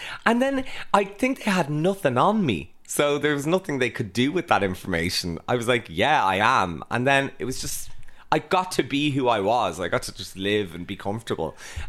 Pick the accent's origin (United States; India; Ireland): Ireland; Churchtown, Leinster; I'm from Churchtown.